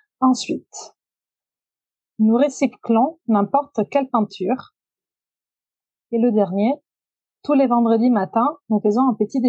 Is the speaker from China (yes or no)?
no; Italy; accent: Italian; French is a second language; now in France; Et comme donc je suis italienne, peut-être ça s'entend de mon accent